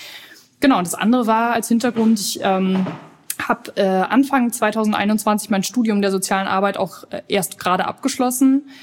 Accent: Osnabrück, Lower Saxony, Germany; born there; Doch, ich komme aus Osnabrück, aus Niedersachsen, ja, gebürtig, okay.

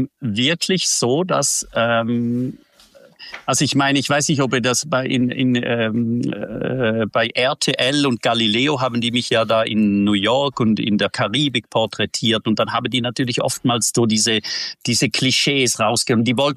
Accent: Switzerland; Bei uns in der Schweiz

